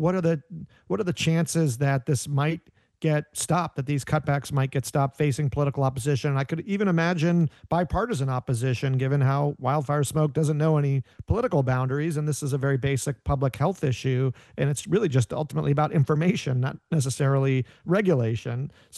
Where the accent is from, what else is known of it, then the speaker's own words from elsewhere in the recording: Oakland, California, United States; Phil, you know, we come from Oakland, and many parts of Oakland are what we would call a disadvantaged community